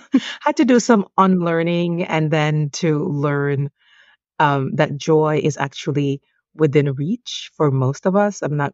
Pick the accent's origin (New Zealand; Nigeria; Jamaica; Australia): Jamaica; moved away as an adult; now in United States; I'm originally Jamaican and I moved here in my 20s. That was 20 something years ago.